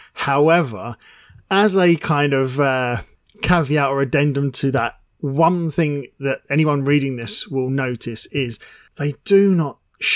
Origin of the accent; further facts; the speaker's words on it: United Kingdom; And I know I'm British